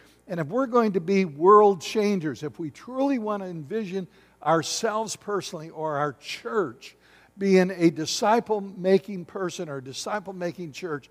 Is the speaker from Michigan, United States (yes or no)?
yes; Battle Creek, Michigan, United States; I was brought up in Battle Creek, Michigan, went to Springfield High School. It was an incredible experience that I had.